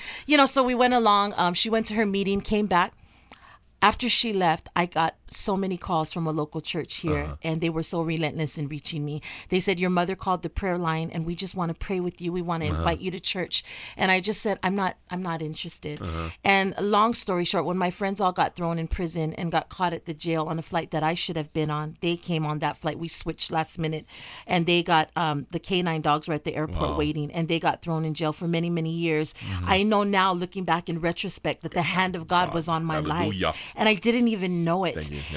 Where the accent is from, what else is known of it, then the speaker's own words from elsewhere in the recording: Long Beach, California, United States; also born or lived in Arizona; I was raised in Long Beach, California, most of my life. Parents divorced when I was about 4 years old. And at that point in my life, we had moved to California from Arizona.